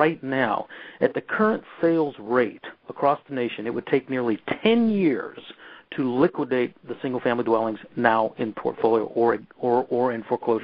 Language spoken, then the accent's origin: English; California, United States; But I mean, here in my home state of California